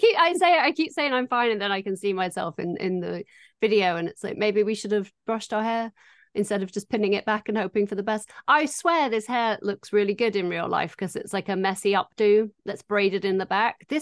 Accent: Doncaster, Yorkshire and the Humber, United Kingdom; And I am also from Doncaster.

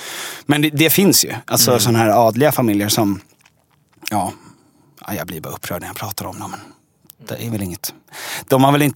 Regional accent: Djursholm, Stockholm County, Sweden; Nej, jag är uppvuxen i Djursholm. Som är en mil norr om Stockholm.

